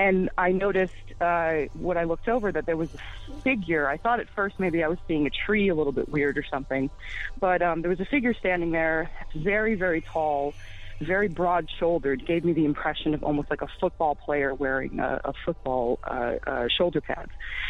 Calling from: Massachusetts, United States; Hi, I'm calling from Massachusetts.

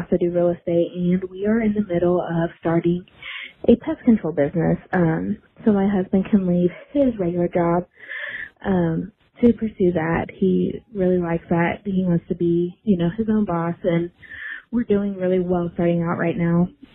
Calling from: Indiana, United States; I am from Indiana, and I have a quick question.

